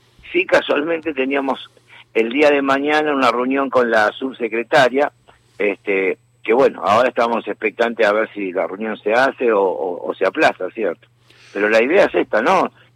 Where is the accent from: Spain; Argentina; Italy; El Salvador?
Argentina; Obviamente, somos argentinos